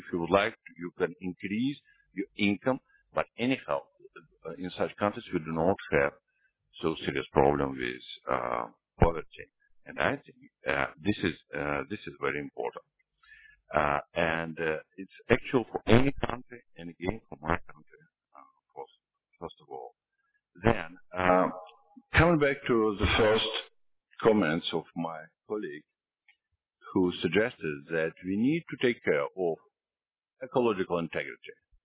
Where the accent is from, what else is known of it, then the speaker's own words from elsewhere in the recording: Russia; English is a second language; I don't know what about India, but I came from Russia.